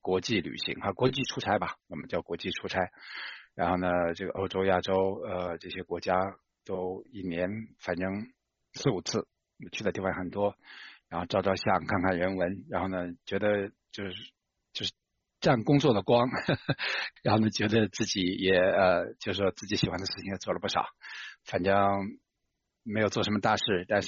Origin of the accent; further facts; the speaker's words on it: Yunnan, China; moved away as an adult; 我自己呢，我一直在到24岁为止是在中国，然后呢，在中国呢，我是北方人，然后呢，长在南方